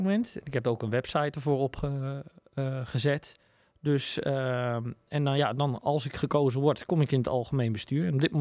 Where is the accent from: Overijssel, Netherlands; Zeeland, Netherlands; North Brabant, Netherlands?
North Brabant, Netherlands; Rijen; Ik kom zelf uit Rijen.